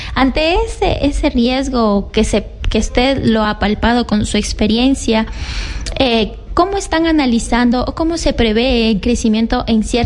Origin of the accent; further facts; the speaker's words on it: Ecuador; esta importancia que tiene también de nosotros mismos como ecuatorianos.